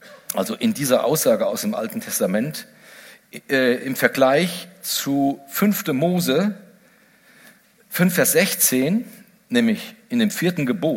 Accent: Giessen, Hesse, Germany; irgendwo in irgendeiner großen Stadt, die nicht Gießen heißt, wo ich herkomme

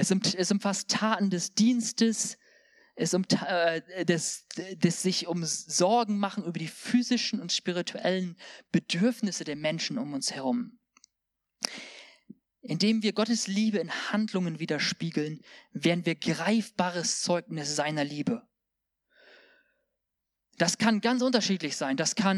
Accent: Eswatini; Bei uns in Swasiland ist es zum Beispiel so, wir haben eine sehr, sehr große Armutsschicht.

